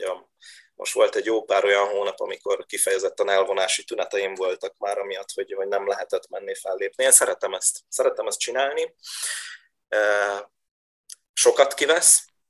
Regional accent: Budapest, Hungary; Mert egyébként, ugye Budapesten, ahol én fölnőttem, nem volt jellemző az, hogy tehát jártunk bulizni

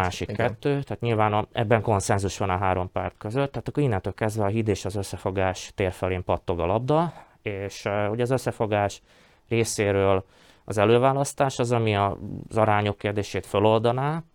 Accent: Felvidék, Slovakia; Választóként, felvidéki magyarként azt hiszem, hogy elvárás, hogy egyezzenek meg a pártjaink

